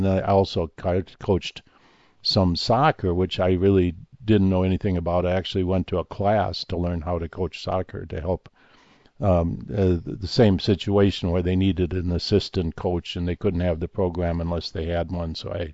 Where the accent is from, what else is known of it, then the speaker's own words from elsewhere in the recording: United States; watched football for my entire life, being an American kid.